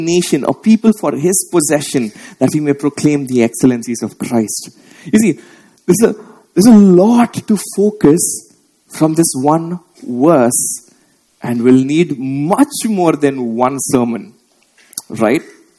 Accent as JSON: {"language": "English", "town": "Visakhapatnam", "region": "Andhra Pradesh", "country": "India", "said": "from Vizag, a struggling sinner who is unholy and unworthy to be God's own possession."}